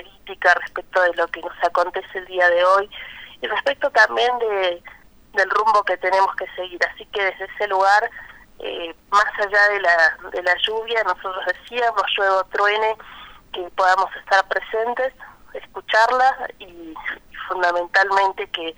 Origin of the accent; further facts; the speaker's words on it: Argentina; no solamente como argentinos